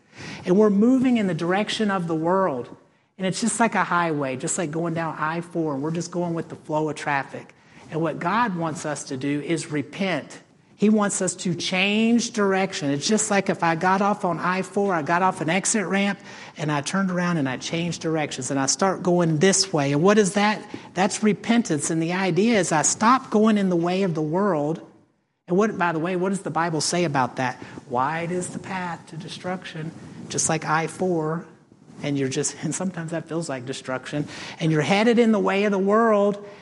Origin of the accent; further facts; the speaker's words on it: Virginia, United States; now in Florida, United States; I'm like from Virginia. It's like, oh, this is really Florida-like.